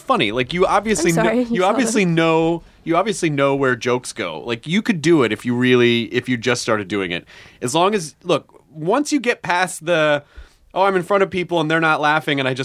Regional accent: Memphis, Tennessee, United States; also born or lived in Kentucky; Actually, I was born in Kentucky and then I grew up in Memphis.

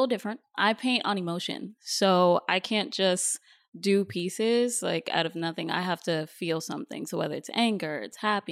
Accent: New York, United States; moved away as an adult; now in Los Angeles, United States; I am from New York, so I just moved to LA about 3 months ago.

